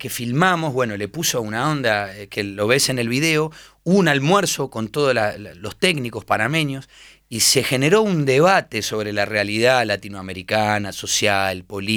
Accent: Argentina; siempre digo que cuando uno sale de Argentina, primero sos argentino

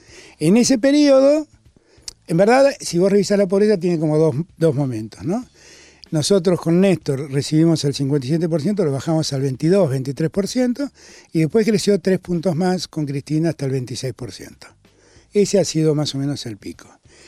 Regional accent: Buenos Aires, Argentina; Yo soy porteño, pero sin embargo soy el mayor defensor del federalismo.

